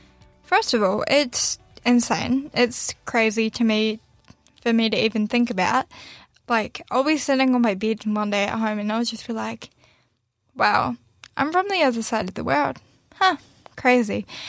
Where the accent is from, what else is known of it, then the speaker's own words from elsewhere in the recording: New Zealand; also born or lived in Russia; So I was adopted from Russia, a small town in Russia, when I was a year and a half. By my amazing, wonderful New Zealand parents.